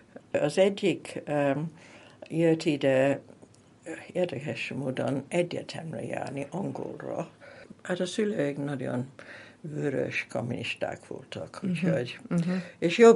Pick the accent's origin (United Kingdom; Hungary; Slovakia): United Kingdom; England; first language English; Hungarian is a second language; mivel született angol vagyok